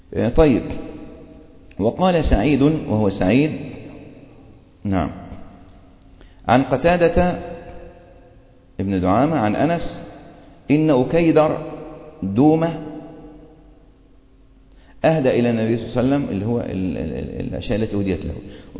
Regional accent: Egypt; قلت له انا من مصر.

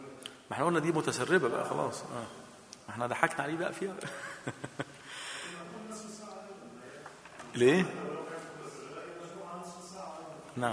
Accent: Abu Qir, Alexandria Governorate, Egypt; في شيخ عندنا أني في بلدتنا أبي قير يقول لك المراجعة عندي 5 في 6 ب30

